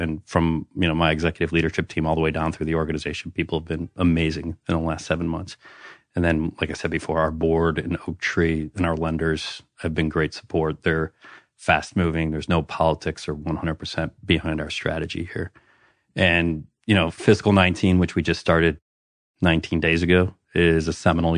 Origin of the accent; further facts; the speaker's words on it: Illinois, United States; Grew up in the suburbs of Chicago, relatively blue-collar family, youngest boy out of five boys.